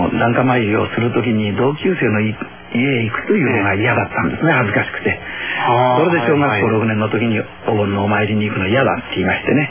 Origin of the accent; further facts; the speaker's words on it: Yokohama, Kanagawa, Japan; also born or lived in Tokyo; 東京生まれの横浜育ちでございます。